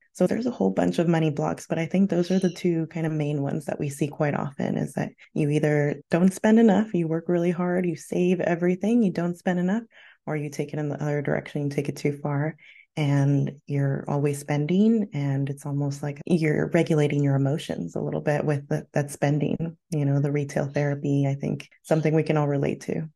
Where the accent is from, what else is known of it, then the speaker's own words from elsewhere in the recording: United States; moved away as an adult; now in Australia; So I am originally from the U.S. and my parents are from Mexico. I'm the proud daughter of Mexican immigrant parents, and I am now an immigrant myself. I migrated to Australia in 2018.